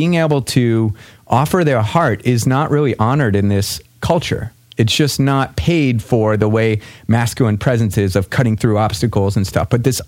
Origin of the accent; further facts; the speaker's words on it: St. Louis, Missouri, United States; And I realized I was flying back from Colorado, or from St. Louis, which is where I grew up, visiting my family.